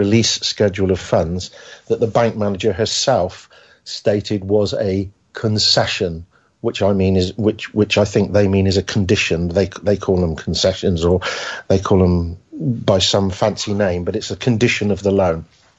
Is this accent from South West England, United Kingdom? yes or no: yes; South West England, United Kingdom; Yes, I'm from Cornwall.